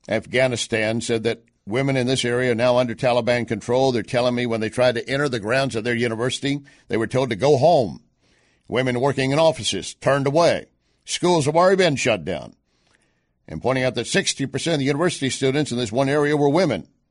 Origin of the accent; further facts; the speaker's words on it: Texas, United States; born there; Well, you know what? I was born in Texas.